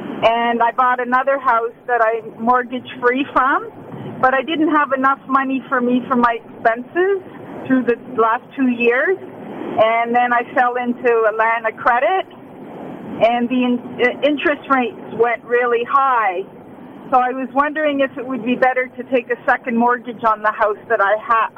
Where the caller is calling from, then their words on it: Toronto, Ontario, Canada